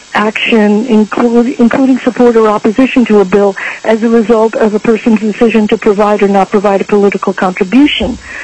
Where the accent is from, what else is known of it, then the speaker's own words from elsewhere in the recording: Anchorage, Alaska, United States; I am from Anchorage, Alaska.